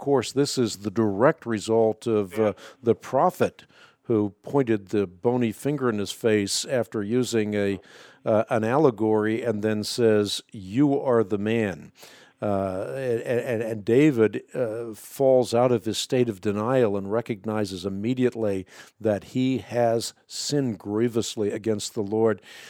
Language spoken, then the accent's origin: English; Netherlands; first language Dutch; English is a second language; Yeah, well, I'm still learning. I'm Dutch. That's my first language, so I love the English language